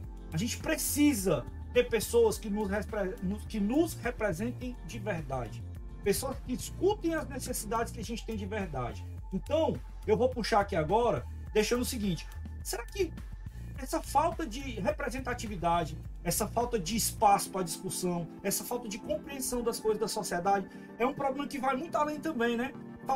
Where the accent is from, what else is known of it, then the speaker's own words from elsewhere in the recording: Ceará, Brazil; Como bom cearense, eu vou mandar um aí dentro.